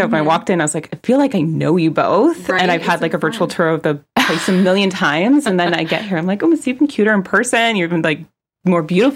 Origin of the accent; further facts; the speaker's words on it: California, United States; Bay Area native my whole life. Lived by the beach. I grew up in Little Beach Town outside of San Francisco.